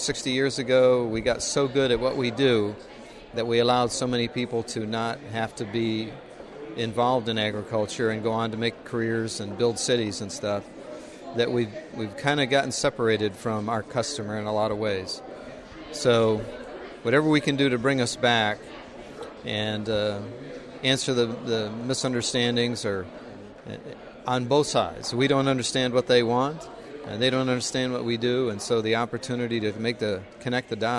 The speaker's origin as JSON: {"language": "English", "town": "Schoharie", "region": "New York", "country": "United States", "said": "Well, we're vegetable growers from Schoharie, New York. It's a family farm. We farm about 200 acres up there in the Schoharie Valley."}